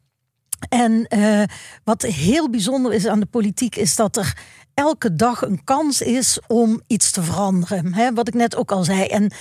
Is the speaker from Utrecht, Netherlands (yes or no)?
no; Maastricht, Limburg, Netherlands; ik ben opgegroeid in Maastricht. En Maastricht is best... was best een klassenmaatschappij.